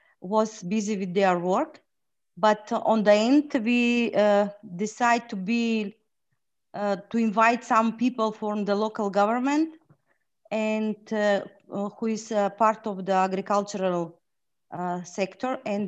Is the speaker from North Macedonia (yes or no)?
yes; North Macedonia; I'm from North Macedonia.